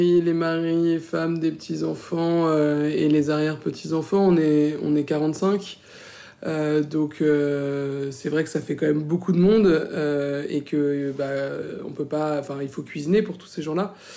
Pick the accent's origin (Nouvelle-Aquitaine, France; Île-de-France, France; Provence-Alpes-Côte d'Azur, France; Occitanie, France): Île-de-France, France; Paris; je suis une vraie Parisienne, une vraie de vraie, comme il y en a, ça existe. Je trouve ça chouette aussi d'être une citadine